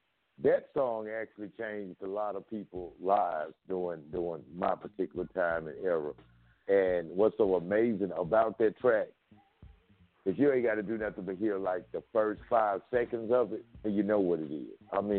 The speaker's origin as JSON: {"language": "English", "region": "the South", "country": "United States", "said": "like I said, I'm from the South, and to me, that track was like a West Coast Southern track. It represented where we from."}